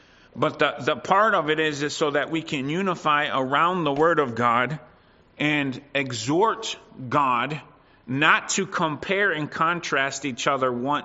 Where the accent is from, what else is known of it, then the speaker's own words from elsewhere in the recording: United States; Growing up in the States, there definitely was a temptation